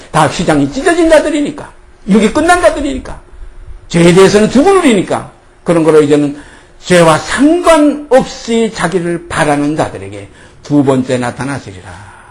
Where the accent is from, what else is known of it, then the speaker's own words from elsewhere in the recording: South Korea; 육의 입장에서 얘기하는 건 전혀 아니에요. 육의 입장은 저도 대한민국 사람이죠.